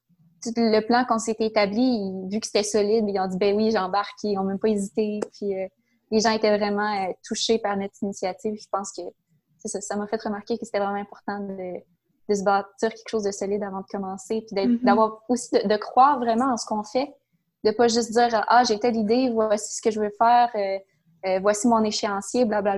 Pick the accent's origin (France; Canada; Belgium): Canada; Victoriaville, Quebec; Moi, c'est sûr, je viens de Victoriaville, mais ça faisait plusieurs années que je vivais à l'extérieur pour les études et tout ça.